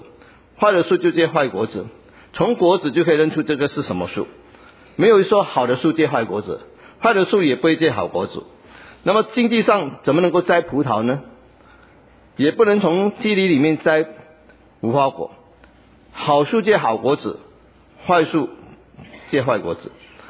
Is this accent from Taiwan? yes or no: no; China; 我们中国人说沉于中，行于外